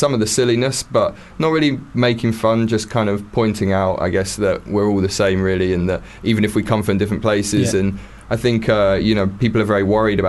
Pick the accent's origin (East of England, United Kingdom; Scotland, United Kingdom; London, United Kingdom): London, United Kingdom; growing up in London, you sort of, you're around lots of different cultures, and my school was quite a big mix, well, quite a lot of Muslim students, not many Jews actually